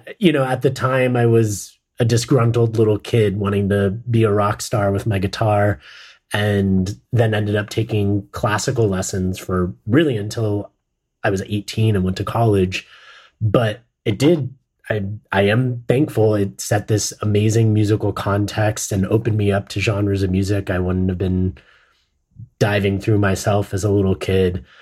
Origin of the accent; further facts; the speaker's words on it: Los Angeles, California, United States; You know, I grew up in Los Angeles and we were playing all of the major clubs